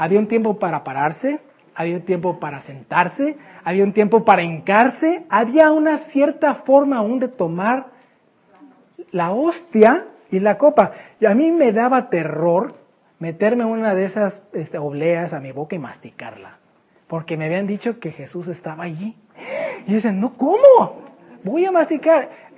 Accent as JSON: {"language": "Spanish", "country": "Mexico", "said": "Desde niños, vamos a decir, venimos de la iglesia católica. Pues yo creo la mayoría de nosotros, ¿no? Como mexicanos, pues casi el 90% de los mexicanos somos católicos"}